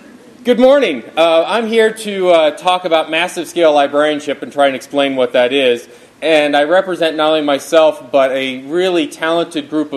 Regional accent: Syracuse, New York, United States; I'm from Syracuse and Syracuse University, where we've had our first snowfall.

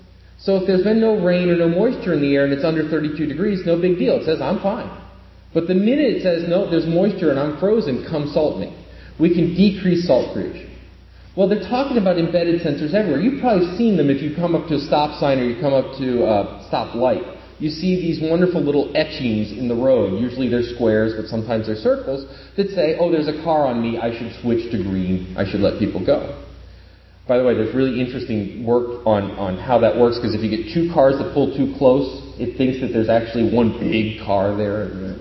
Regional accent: Syracuse, New York, United States; Now, I'm from Syracuse, so we know a lot about salt.

